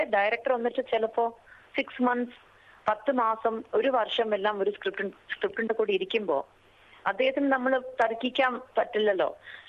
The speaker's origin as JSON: {"language": "Malayalam", "town": "Chennai", "region": "Tamil Nadu", "country": "India", "tie": "born or raised there", "said": "നമ്മള് ഞാൻ പഠിച്ചത് വളർന്നത് എല്ലാം മദ്രാസിലായിരുന്നു."}